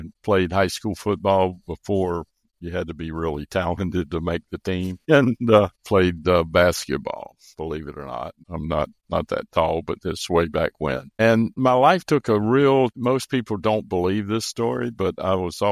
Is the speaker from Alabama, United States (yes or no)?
no; Florida, United States; I grew up in Central Florida between Orlando and Tampa, a rural county called Lake County. I'm the third of three sons. My father was a Baptist minister, and he also farmed.